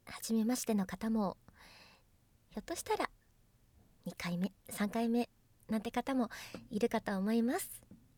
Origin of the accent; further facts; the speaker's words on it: Kanagawa, Japan; 出身地は神奈川県です。